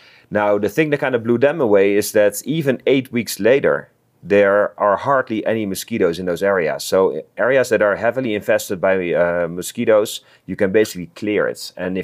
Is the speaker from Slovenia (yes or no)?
no; Netherlands; first language Dutch; English is a second language; And he recognized my accent. I'm from the Netherlands. So I'm Dutch.